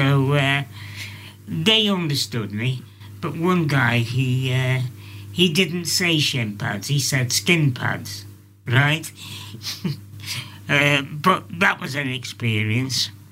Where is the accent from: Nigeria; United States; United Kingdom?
United Kingdom; Scotland; born there; where I was born in Scotland, in Ayrshire, 1961.